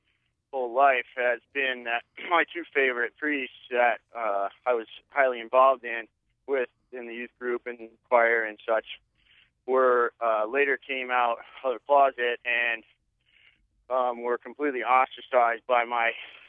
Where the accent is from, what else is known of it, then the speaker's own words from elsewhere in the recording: Midwest, United States; I'm a confirmed Episcopalian, and I grew up in the Midwest